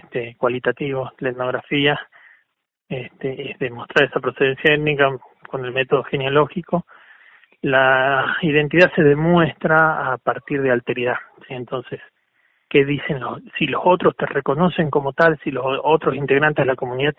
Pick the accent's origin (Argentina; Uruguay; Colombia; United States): Argentina; así somos los argentinos